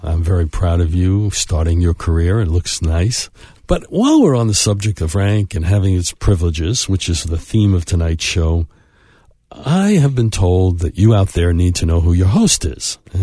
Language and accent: English; Brooklyn, New York, United States; I was from them. I came from Brooklyn, from their neighborhood.